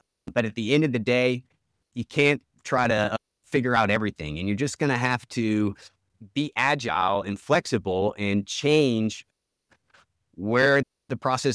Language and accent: English; Louisiana, United States; now in Houston, United States; so I'm originally from Louisiana. I've lived in Houston, Texas for the last 15 years, but gumbo is a big part of our family tradition.